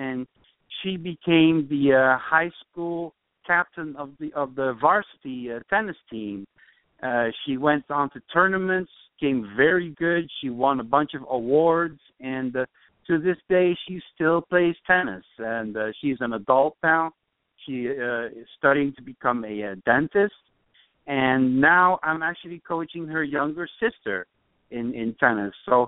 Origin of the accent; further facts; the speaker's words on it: Curaçao; I'm originally from the Dutch West Indies, which is in Curacao.